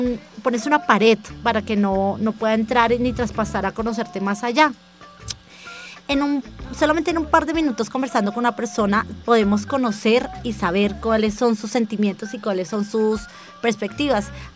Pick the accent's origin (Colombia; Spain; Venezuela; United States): Colombia; una cultura como la colombiana, no saludamos de beso o no abrazamos.